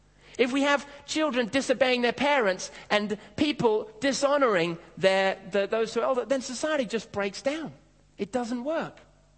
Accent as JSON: {"language": "English", "country": "Kenya", "tie": "born or raised there", "said": "when I was growing up, I grew up in Africa, in Kenya."}